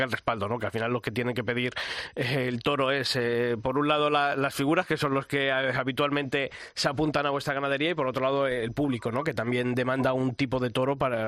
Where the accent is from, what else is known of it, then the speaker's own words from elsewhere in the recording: Castile, Spain; todos los que somos castellanos